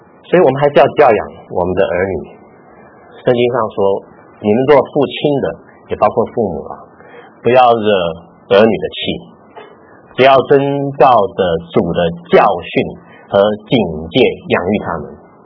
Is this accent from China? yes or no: no; Taipei, Taiwan; also born or lived in Kaohsiung; 我好像我以前在台北长大，然后到了高雄